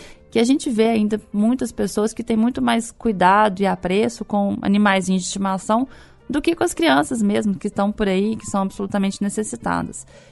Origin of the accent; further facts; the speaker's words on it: Minas Gerais, Brazil; faz parte da nossa vida como mineiros